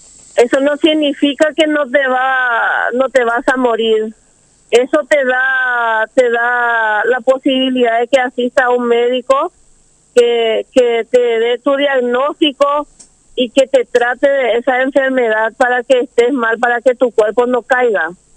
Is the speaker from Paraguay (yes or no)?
yes; Capiatá, Central, Paraguay; Yo soy de Capiatá.